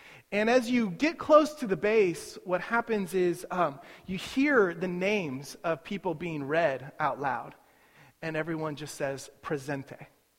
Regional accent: Kansas City, Missouri, United States; I was from the Midwest in Kansas City and went to college in Iowa

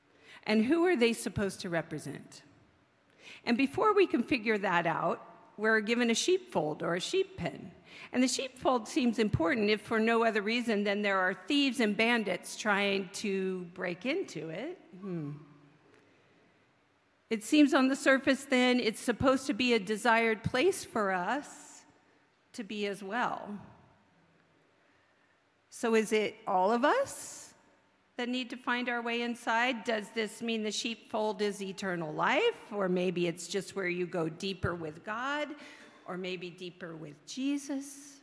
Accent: Berkeley, California, United States; I was raised a lot in Berkeley

